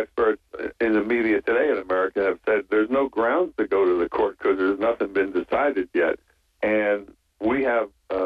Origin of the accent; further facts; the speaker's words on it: Pennsylvania, United States; But even without my home state of Pennsylvania, Biden can win.